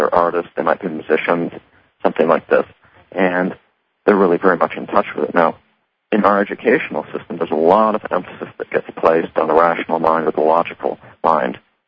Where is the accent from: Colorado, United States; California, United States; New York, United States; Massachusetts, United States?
Massachusetts, United States; they're actually close to where I grew up in Massachusetts.